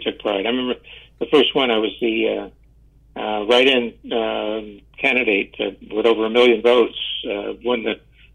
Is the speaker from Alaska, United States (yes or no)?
no; Tampa, Florida, United States; I was an only child growing up in Tampa, Florida